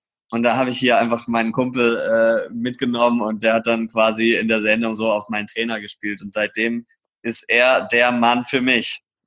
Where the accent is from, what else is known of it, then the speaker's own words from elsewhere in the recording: Karlsruhe, Baden-Württemberg, Germany; Da sage ich mal Kleiber Markisen als Karlsruher.